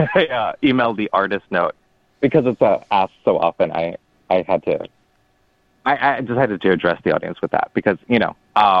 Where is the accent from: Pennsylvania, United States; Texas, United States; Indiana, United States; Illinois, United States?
Texas, United States; growing up in Texas and growing up as a queer artist in Texas